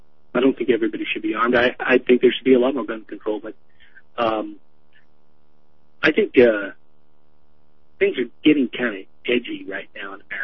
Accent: Los Angeles, California, United States; now in Portland, United States; I've been living here on the West Coast all my life, and I've been – I grew up in Los Angeles, and I moved up here to Portland, and I go back to L.A. from time to time

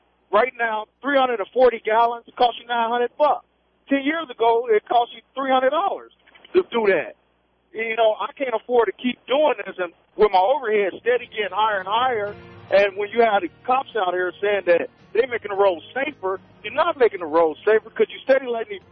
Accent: Chicago, Illinois, United States; Hey, look, man, I'm a truck driver. I'm from Chicago.

